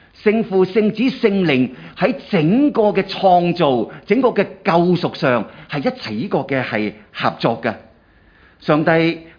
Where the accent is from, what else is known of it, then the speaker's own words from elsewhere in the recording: China; 我们在中国民族长大，男尊女卑